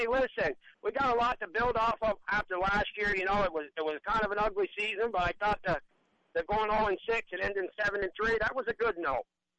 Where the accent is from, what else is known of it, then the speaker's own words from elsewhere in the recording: Plattsburgh, New York, United States; now in Gainesville, United States; But I was born and raised in Plattsburgh, New York. I've always been a Giants fan.